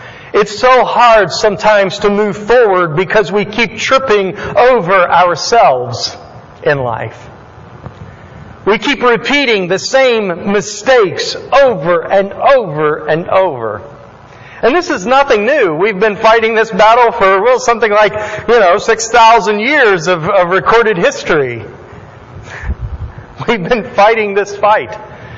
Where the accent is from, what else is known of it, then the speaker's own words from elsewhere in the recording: West Virginia, United States; I'm from West Virginia, so we're kind of quarrels up there. We have quarrels.